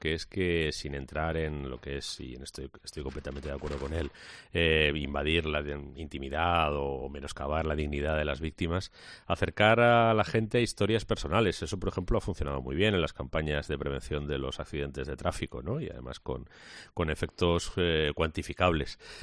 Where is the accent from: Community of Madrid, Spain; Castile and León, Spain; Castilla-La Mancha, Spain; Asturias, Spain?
Community of Madrid, Spain; como madrileño es que los madrileños, que somos bastantes, por cierto, 6 millones y pico de españoles